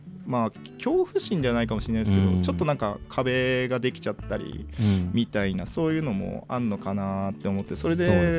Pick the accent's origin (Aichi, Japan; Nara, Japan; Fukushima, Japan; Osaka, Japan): Nara, Japan; now in Tokyo, Japan; 僕は出身、奈良県なんですけれども、はいはい、そう、まあ、東京に来て、まあ、今年で、そうですね、8年になるんで